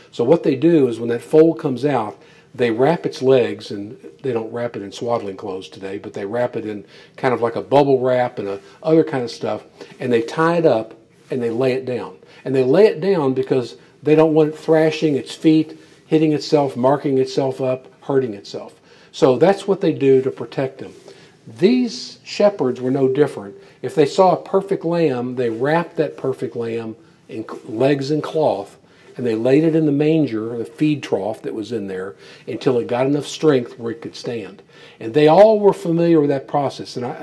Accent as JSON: {"language": "English", "region": "Kentucky", "country": "United States", "said": "Well, I'm from Kentucky."}